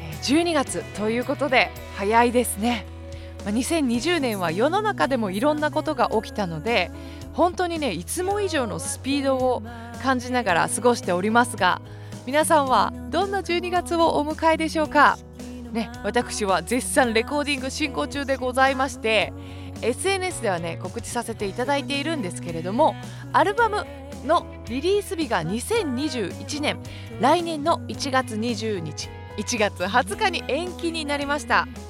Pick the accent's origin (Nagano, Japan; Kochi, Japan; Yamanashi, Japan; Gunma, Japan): Nagano, Japan; 私は北北信地域で育ったのでね、雪がかなり深い場所でした。もちろんね、今もそこに実家があるんだけど